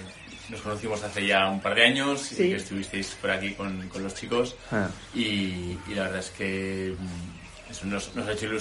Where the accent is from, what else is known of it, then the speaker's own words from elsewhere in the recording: Santoña, Cantabria, Spain; nosotros no somos de aquí, somos de la zona oriental, somos de Santoña.